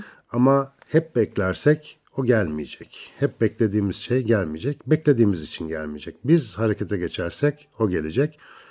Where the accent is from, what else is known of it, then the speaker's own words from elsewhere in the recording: Ankara, Turkey; Biz hep radyo tiyatrolarıyla böyle radyonun içinde büyüdük. Eski Ankara Radyo binasında büyüdüğümü söyleyebilirim.